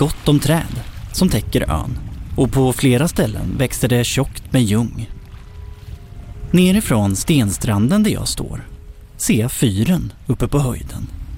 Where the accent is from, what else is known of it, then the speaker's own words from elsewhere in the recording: Motala, Östergötland, Sweden; Första gången jag hörde talas om enslingen var som liten grabb under min uppväxt i Motala.